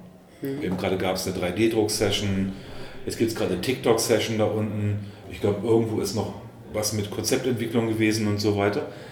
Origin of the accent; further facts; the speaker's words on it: Braunschweig, Lower Saxony, Germany; Ich komme aus Braunschweig.